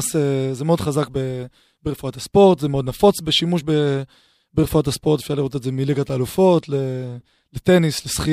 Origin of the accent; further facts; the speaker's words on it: Jerusalem, Jerusalem District, Israel; now in Tel Aviv, Israel; אני מגיע עם תל אביב, אצלנו זה סיוט, צריכים קצת יותר נחמד, אבל אני ירושלמי, דרך אגב.